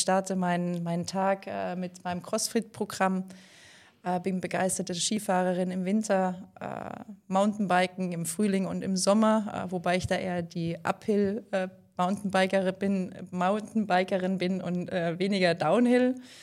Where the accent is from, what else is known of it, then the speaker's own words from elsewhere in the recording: Heidelberg, Baden-Württemberg, Germany; born there; Ich bin gebürtige Heidelbergerin und auch dem Standort Heidelberg entsprechend treu geblieben.